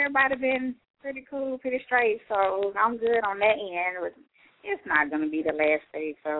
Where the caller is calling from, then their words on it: Georgia, United States; I'm calling from Georgia.